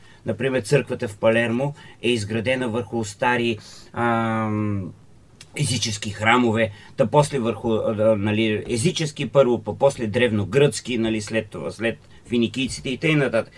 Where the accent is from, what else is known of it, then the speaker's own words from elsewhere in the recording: Troyan, Lovech Province, Bulgaria; Аз съм роден в Троян. значи под Балкана. Още от малък ходих да катеря близките върхове